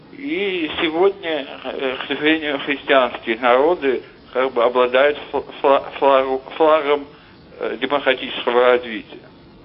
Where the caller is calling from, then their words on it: Baku, Azerbaijan; Я звоню из Баку.